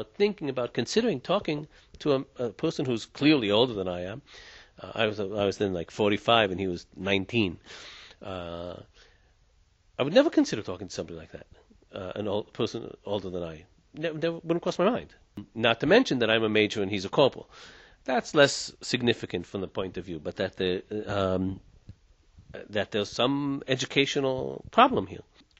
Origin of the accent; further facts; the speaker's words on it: United States; born there; even though I was born in the States, and my parents came from my parents came from the States also, but their parents came from Eastern Europe.